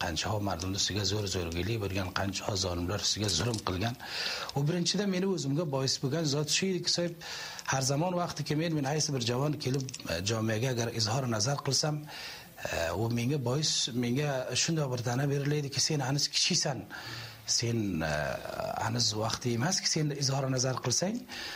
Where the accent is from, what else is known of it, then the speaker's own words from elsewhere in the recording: Jowzjan, Afghanistan; born there; Keyin Juzjonni bir ta ulusvollaridan biri o'sha yerda tug'ilganman.